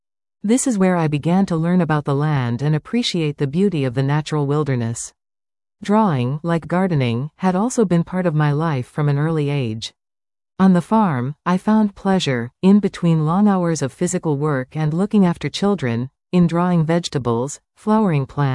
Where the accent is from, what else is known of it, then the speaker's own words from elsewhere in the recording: Berkeley, California, United States; moved away as an adult; now in Canada; I grew up and studied in Berkeley, California, then in 1965 married and moved to a mountain sheep farm in northern British Columbia.